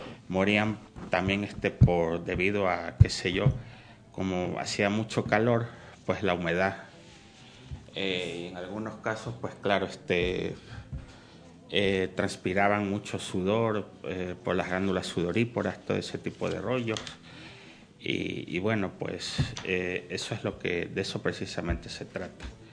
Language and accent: Spanish; Ecuador; claro, terrible en Ecuador y bueno, que superaba los 40 grados. Claro, allá es demasiado 40 grados en mi país. Es un país con un clima